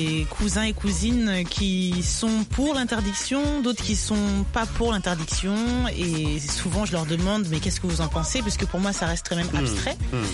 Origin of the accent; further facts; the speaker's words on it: France; Hein, oui, moi je suis made in France.